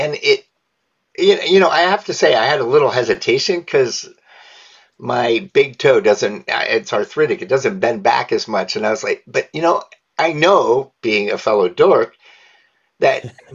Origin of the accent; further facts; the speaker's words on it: New York, United States; Because I grew up near Oswego, New York, the shoes I'm wearing, by the way. That I love that. I grew up 11 miles from Oswego.